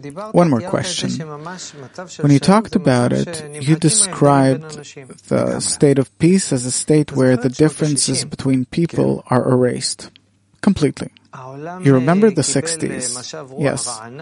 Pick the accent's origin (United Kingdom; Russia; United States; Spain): Russia; But I'll tell you, I grew up in Russia.